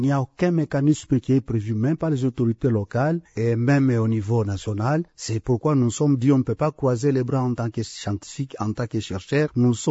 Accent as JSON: {"language": "French", "region": "Maniema", "country": "DR Congo", "said": "il y a même les enfants de l'école primaire chez nous au Maniema qui commencent à inhaler cette substance-là."}